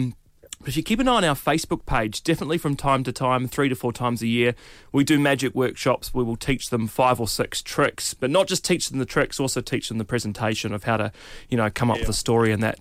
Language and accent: English; New Zealand; moved away; Well, what happened is I moved over from New Zealand and I went to buy a rabbit at the pet shop.